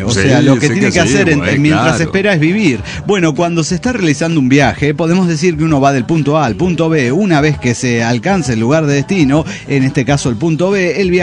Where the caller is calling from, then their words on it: Guadalajara, Jalisco, Mexico; de Guadalajara, Jalisco, México.